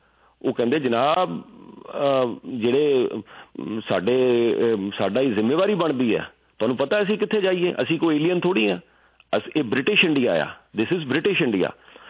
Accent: Canada; ਮੈਂ ਕਿਹਾ ਜੀ ਅਸੀਂ ਕੈਨੇਡੀਅਨ ਹਾਂ ਬਸ, ਸਾਡੀ ਕੋਈ ਸਪੈਸ਼ਲ ਮੰਗ ਥੋੜ੍ਹੀ ਆ।

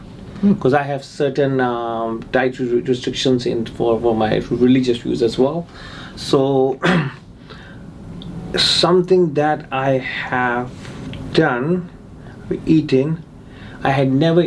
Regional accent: Pakistan; moved away as an adult; also born or lived in United States / Dubai; now in Fort McMurray, Canada; I was born and raised in Pakistan, as I said, right? I did not live over there. I got educated in the US. I left US and I went to Dubai. I lived in Dubai for a couple of years.

